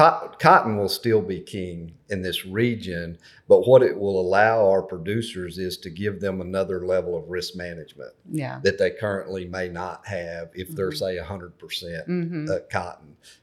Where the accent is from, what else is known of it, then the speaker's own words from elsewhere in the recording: Oklahoma, United States; growing up in Southwest Oklahoma and working mm-hmm. in the rolling plains of Texas for a number of years